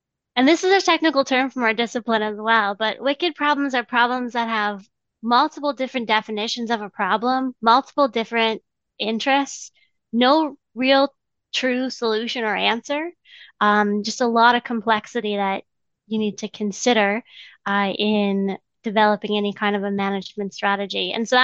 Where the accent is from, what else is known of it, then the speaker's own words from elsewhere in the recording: Ohio, United States; I'm from Ohio, and so we would take the long drive every summer and spend 2 weeks in the Old Forge area.